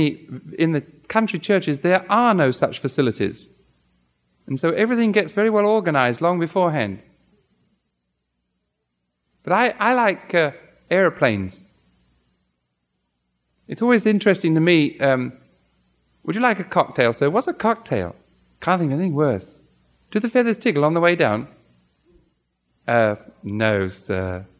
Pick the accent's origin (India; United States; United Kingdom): United Kingdom; England; well, how in the world do you know I was from England?